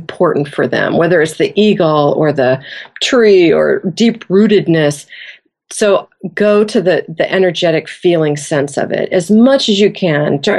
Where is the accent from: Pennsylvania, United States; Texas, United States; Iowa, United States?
Iowa, United States; So I grew up in Iowa. My father was a farmer.